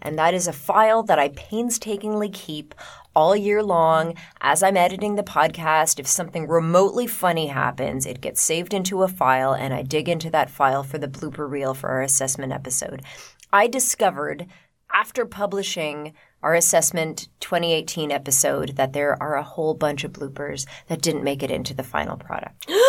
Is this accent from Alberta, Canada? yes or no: no; Ottawa, Ontario, Canada; And they are based out of Ottawa. my hometown